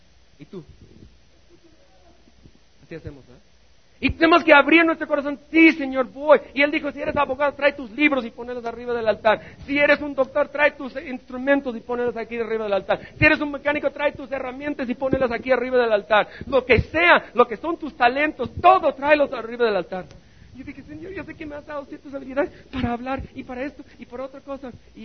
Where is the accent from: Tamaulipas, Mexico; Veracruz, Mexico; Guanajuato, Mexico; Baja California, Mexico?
Baja California, Mexico; Maneadero; Todos los ensenadenses desprecian mi pueblo. Pero a mí me encanta. Y es el lugar indicado en toda la tierra donde yo, a mí me gustaría vivir, y vivo feliz ahí.